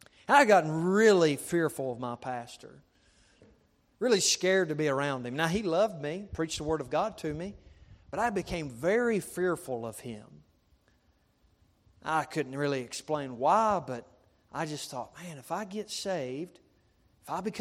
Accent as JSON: {"language": "English", "town": "Jumping Branch", "region": "West Virginia", "country": "United States", "tie": "born or raised there", "said": "As a young boy, I grew up in Jumping Branch, West Virginia. And in Summers County, we have one red light."}